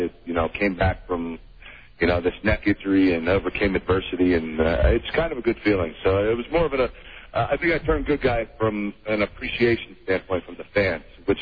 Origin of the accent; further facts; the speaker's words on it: Pittsburgh, Pennsylvania, United States; They prefer Mario Lemieux as the, you know, their city hero here in Pittsburgh. When I'm from Pittsburgh